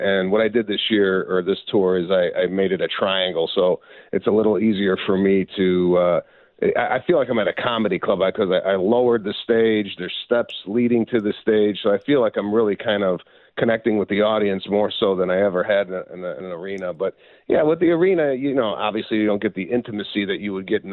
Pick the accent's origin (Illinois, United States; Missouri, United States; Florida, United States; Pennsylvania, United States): Illinois, United States; Chicago; Growing up in Chicago in the Northwest suburbs, you know, when your doorbell rang back in the 80s, it was exciting.